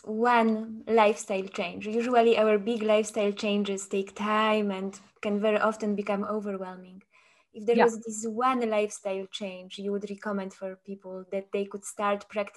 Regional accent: Poland; I come from Poland

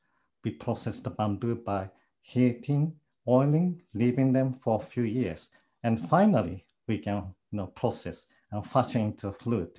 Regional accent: Japan; English is a second language; now in Hong Kong; from Japan, but I live in Hong Kong.

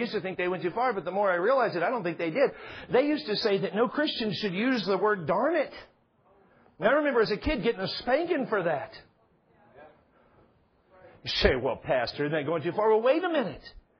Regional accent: United States; I love sarcasm because I'm an American.

